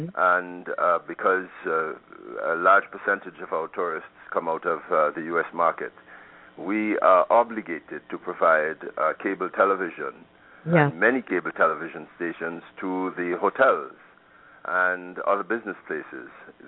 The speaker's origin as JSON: {"language": "English", "country": "Antigua & Barbuda", "tie": "born there", "also_born_or_lived": "United States", "moved": "as an adult", "said": "No, I was born in Antigua, but I spent a significant number of years in the U.S. after my 21st birthday."}